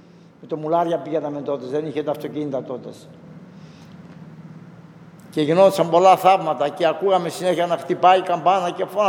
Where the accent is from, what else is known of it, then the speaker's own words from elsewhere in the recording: Kera, North Aegean, Greece; Εγώ είμαι από την Κέρα Μοντισίου